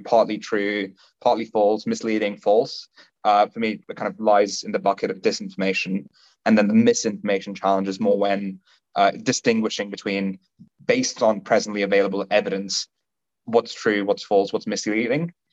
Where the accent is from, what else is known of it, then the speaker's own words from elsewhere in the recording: Stone, West Midlands, United Kingdom; My hometown, Stone, happened to be one of the highest Brexit voting places in all of the UK.